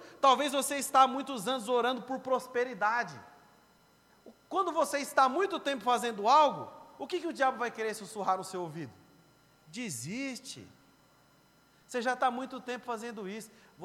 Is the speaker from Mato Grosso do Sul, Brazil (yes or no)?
no; Mauá, São Paulo, Brazil; eu vim de Mauá, não é uma cidade muito boa.